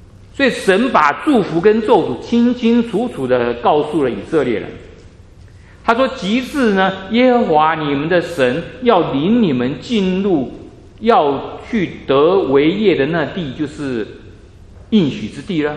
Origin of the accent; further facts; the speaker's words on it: China; 我们中国人都很喜欢福这个字。